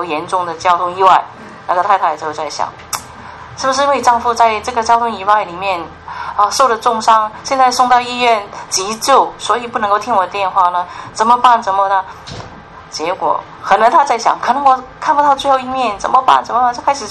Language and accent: Chinese; Guangdong, China; 我们广东人说是你的衣食住行忧虑